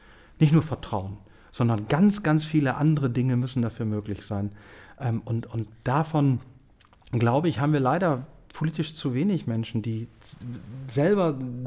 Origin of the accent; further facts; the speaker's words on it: Germany; gerade ich als Deutscher